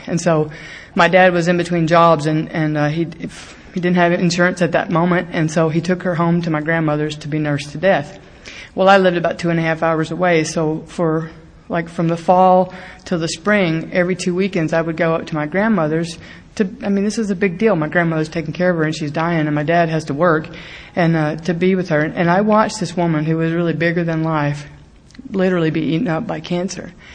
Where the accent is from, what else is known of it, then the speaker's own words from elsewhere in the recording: Mississippi, United States; Okay, when I'm growing up in Mississippi in college down there, we had to drive 2.5 hours to a gay bar in Alabama.